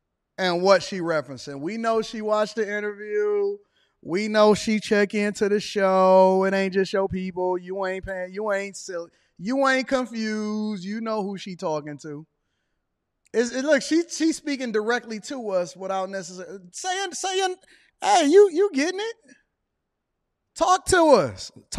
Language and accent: English; Detroit, Michigan, United States; I'm from Detroit, Michigan. 48221. Green Lawn between Norfolk and Chippewa.